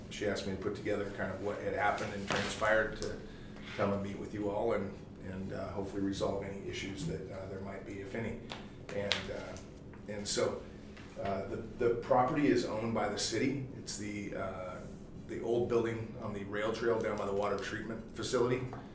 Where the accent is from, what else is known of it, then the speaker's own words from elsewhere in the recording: Newburyport, Massachusetts, United States; I'm from Newburyport, so we wanted to bring our employees back over